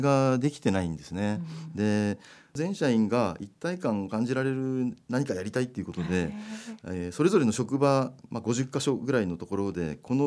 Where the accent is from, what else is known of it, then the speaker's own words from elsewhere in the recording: Gunma, Japan; この地元群馬県を大いに盛り上げていきたいな